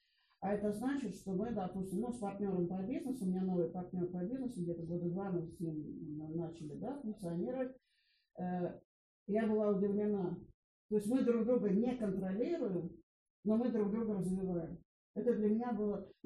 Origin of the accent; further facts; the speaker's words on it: Saint Petersburg, Russia; Он двух моих питерских убрал, я одна из Питера.